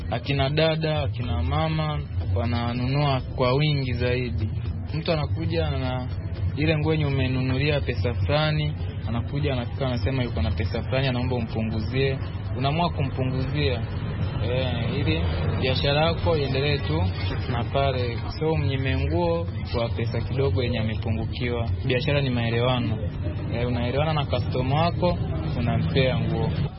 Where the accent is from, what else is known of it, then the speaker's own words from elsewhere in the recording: Tanzania; now in Kenya; Mimi ni Mtanzania, niko Kenya